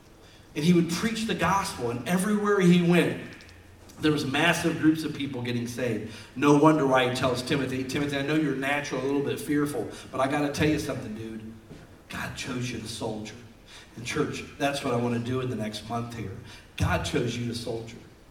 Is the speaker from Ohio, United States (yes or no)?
yes; Canton, Ohio, United States; There's a church I grew up near in Canton, Ohio that has a hall of faith